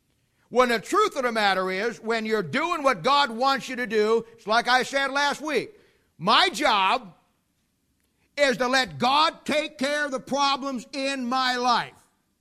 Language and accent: English; Ohio, United States; I mean, I'm from Ohio, you know? I thought, man, I'm out west.